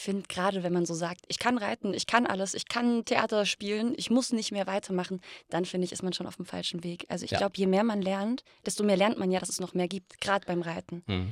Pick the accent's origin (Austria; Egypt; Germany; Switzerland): Germany; Rhineland-Palatinate; Nee, ich komme aus der Pfalz.